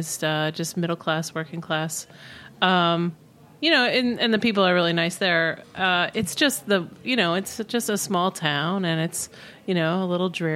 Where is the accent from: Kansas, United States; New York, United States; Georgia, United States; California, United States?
New York, United States; Buffalo; moved away as an adult; also born or lived in Cleveland; now in New York City, United States; I was born in Buffalo, New York. I grew up there. And when I was 18, I went to college in Cleveland. And then when I graduated, I moved to New York, moved to the East Village. This was in 1994.